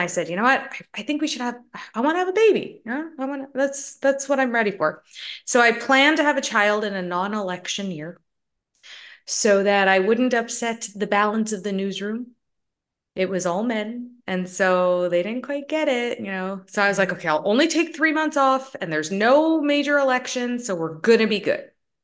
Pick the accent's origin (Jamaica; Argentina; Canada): Canada; also born or lived in United States; now in Los Angeles, United States; I grew up in Canada, but I've always been American. I was born in America, the only one in my family. And so as soon as I could, I ran away